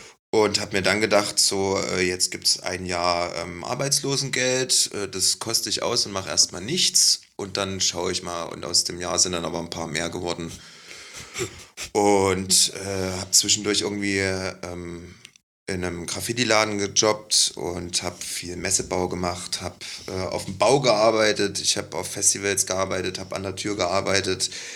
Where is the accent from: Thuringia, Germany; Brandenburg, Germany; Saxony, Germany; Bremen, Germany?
Saxony, Germany; Leipzig; ich komme aus Leipzig